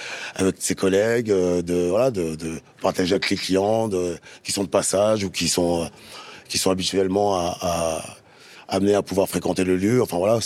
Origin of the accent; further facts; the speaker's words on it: Paris, Île-de-France, France; born there; Alors, mes parents sont originaires du Congo. Moi, je suis né à Paris. Et voilà, donc je suis français originaire du Congo.